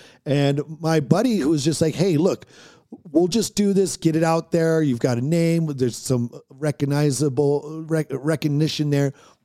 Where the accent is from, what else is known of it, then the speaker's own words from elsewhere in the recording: Oregon, United States; We were also, we grew up in Oregon and we were big into winter sports